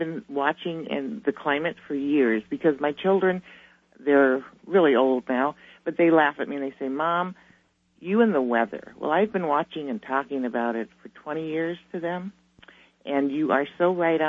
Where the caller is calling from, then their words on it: Duluth, Minnesota, United States; Yes, I'm calling from Duluth.